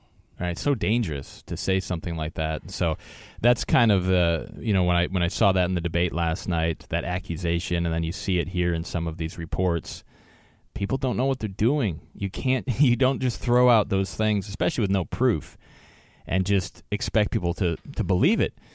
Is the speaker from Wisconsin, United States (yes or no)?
yes; Wisconsin, United States; from my hometown of or my home state of Wisconsin here